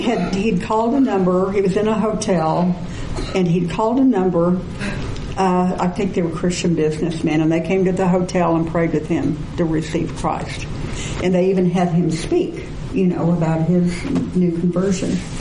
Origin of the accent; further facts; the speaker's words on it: Wichita, Kansas, United States; born there; moved away as an adult; now in Oklahoma City, United States; He took a job in Oklahoma City. I was born in Wichita, so was he. We moved to Oklahoma City.